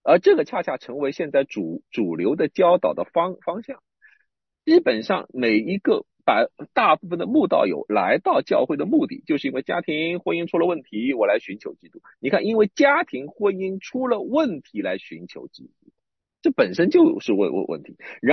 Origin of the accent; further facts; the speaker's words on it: China; 而今天我们就是中国人，我们本来就是生活在这种文化当中的